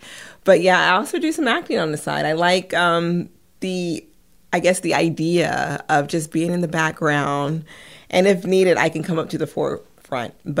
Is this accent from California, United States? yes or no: yes; California, United States; also born or lived in Washington, D.C. / Idaho; I grew up in California. Then I spent some time in D.C., and then I believe also in Idaho is some of the places that we went to.